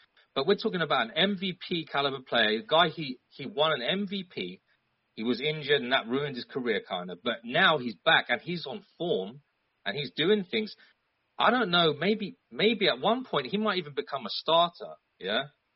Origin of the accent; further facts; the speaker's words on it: London, United Kingdom; No, I'm from London, UK.